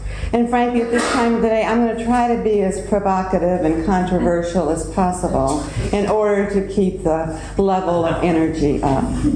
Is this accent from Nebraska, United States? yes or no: no; Texas, United States; Now, I'm from Texas.